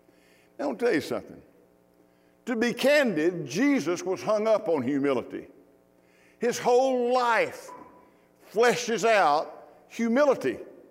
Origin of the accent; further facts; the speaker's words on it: Mississippi, United States; I was raised in the South, in Mississippi, where we raised a bunch of good old boys.